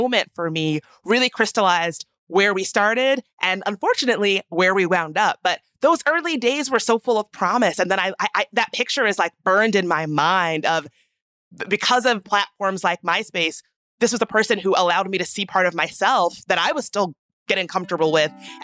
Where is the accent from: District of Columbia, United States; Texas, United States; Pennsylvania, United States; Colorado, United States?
District of Columbia, United States; Washington; the day that I saw that image of her in my hometown in D.C. doing a Nazi salute at a restaurant